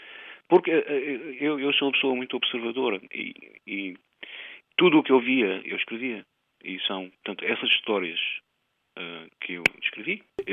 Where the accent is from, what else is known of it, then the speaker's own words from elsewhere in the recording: Mozambique; moved away; Regressei agora em janeiro de 2013 e tive até março. 39 anos sem ver a minha terra.